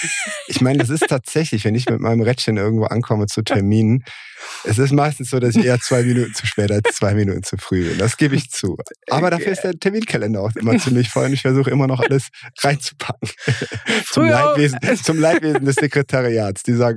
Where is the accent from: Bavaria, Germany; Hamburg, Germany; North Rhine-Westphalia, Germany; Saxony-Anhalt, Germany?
North Rhine-Westphalia, Germany; Rheinbach; also born or lived in Freisheim; ich bin 41 Jahre alt, bin in Freisheim geboren. Das ist ein kleines Bergdorf, 10 Kilometer von Rheinbach. Und ich bin in Rheinbach groß geworden, bin aufs Palotti gegangen